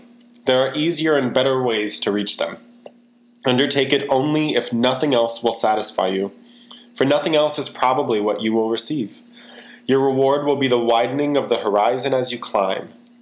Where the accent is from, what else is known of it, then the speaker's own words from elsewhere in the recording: North Carolina, United States; now in California, United States; P.S. We're from the South. So we're living in California, but we're from North Carolina. So you might hear y'all every once in a while.